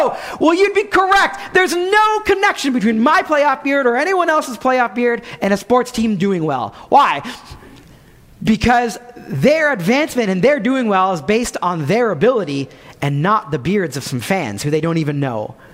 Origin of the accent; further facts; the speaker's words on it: Ottawa, Ontario, Canada; I grew up in Ottawa